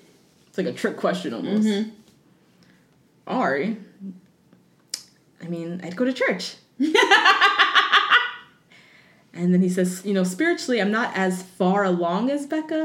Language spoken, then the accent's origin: English; Minnesota, United States; accent: Minnesota; Next up, we're going to Minnesota. That's my accent. Minnesota.